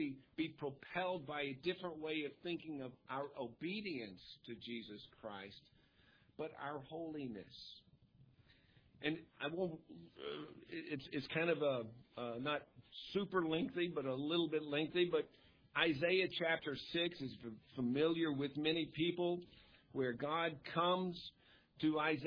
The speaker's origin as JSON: {"language": "English", "country": "United States", "said": "Are you American? Yeah, I'm an American."}